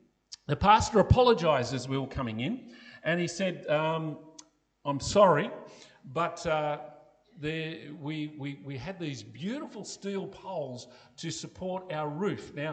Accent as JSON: {"language": "English", "country": "Australia", "said": "Interesting enough, as an Australian pastor, they often wear this purple colour"}